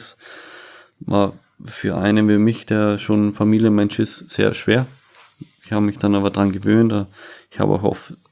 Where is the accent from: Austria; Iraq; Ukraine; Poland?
Austria; Sirnitz, Carinthia; Meine wichtigsten Freunde sind bei mir daheim in Sirnitz, in meinem Heimatdorf. Meine Familie ist daheim, meine Freunde sind daheim.